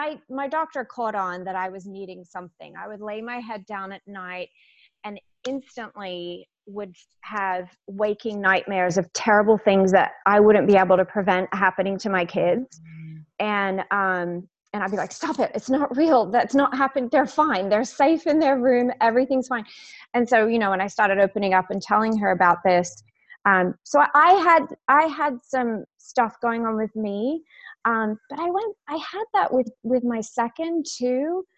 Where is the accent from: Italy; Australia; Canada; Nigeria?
Australia; also born or lived in Texas, United States; now in Charleston, United States; Believe it or not, I'm from Texas, but I grew up in Australia. I was okay. In second grade when my family moved there.